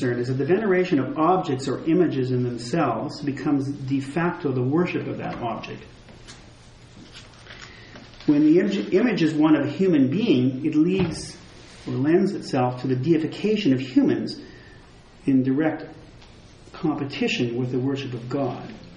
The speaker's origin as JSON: {"language": "English", "town": "Vauxhall", "region": "Alberta", "country": "Canada", "tie": "born or raised there", "said": "The church in which I grew up in Vauxhall, Alberta, was completely bare inside"}